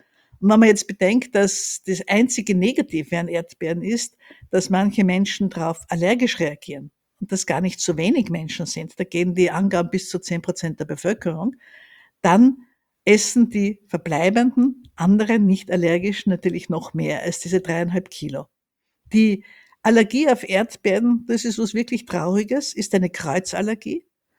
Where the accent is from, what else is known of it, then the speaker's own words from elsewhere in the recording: Graz, Styria, Austria; Ich bin in Graz aufgewachsen. Das ist die zweitgrößte Stadt in Österreich, so circa 200 Kilometer entfernt von Wien.